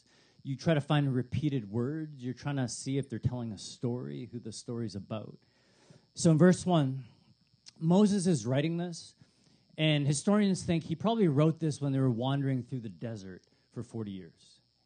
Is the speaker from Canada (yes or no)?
yes; Canada; also born or lived in Chicago / Detroit; I moved from Chicago and then Detroit. And he's like, no. Where are you from? And I go, okay, you're right. That's true. I'm Canadian.